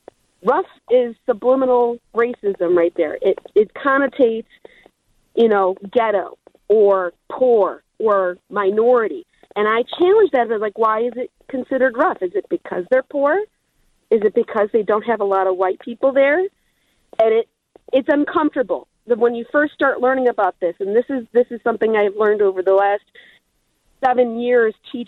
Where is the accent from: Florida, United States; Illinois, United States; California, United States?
Illinois, United States; Crystal Lake; I grew up in Crystal Lake. You can't get much whiter here.